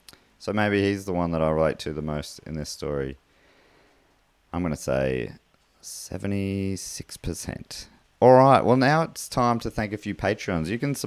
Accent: Launceston, Tasmania, Australia; I grew up in Launceston, so got to see these monkeys fairly often.

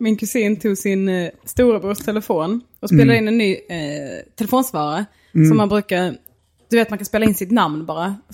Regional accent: Skåne, Sweden; Nej, jag är mer från Snapphanebygden.

